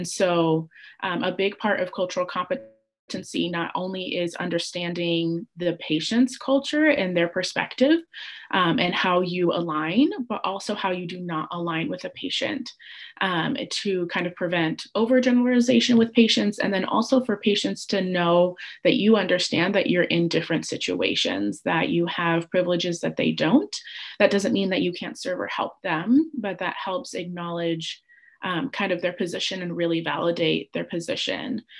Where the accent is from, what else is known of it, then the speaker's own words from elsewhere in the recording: United States; born there; I would very much own my privilege that I was born in the United States and that I was documented